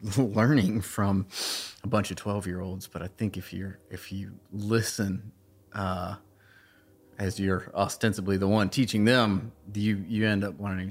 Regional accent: Birmingham, Alabama, United States; I grew up here in Birmingham. I went to Homewood High School and Birmingham Southern College.

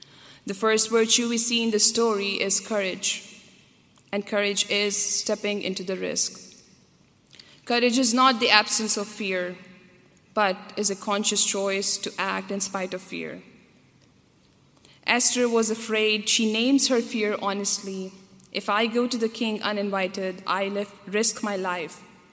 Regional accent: Pakistan; I grew up in Pakistan, and the era from 2007 to 2017 was a violent period in Pakistan.

